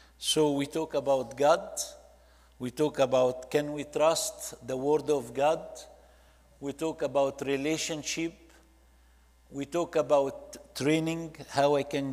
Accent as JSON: {"language": "English", "country": "Egypt", "said": "I'm from Egypt, and we don't call ourselves Arab. We're Egyptian."}